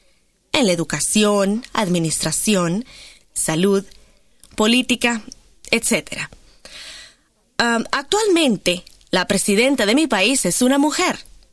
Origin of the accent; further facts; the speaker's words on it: Managua, Nicaragua; soy de Managua, Nicaragua.